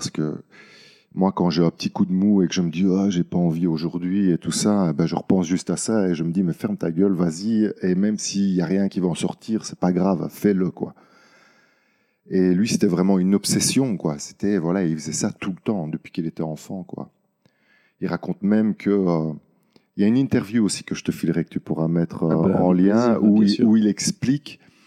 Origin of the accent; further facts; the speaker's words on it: Soumagne, Wallonia, Belgium; je suis né le 9 septembre 1978, j'ai grandi à Soumagne, dans une famille italienne.